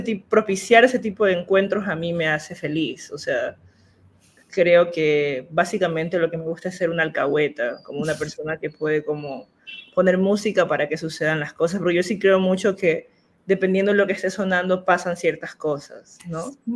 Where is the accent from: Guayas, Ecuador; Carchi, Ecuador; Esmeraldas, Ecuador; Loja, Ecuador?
Esmeraldas, Ecuador; la Tola, que es la zona, la última zona continental de Esmeraldas, para ir a al archipiélago de donde yo soy, que es un archipiélago donde hay un estuario y hay dos islas, bueno, varias islas más chiquititas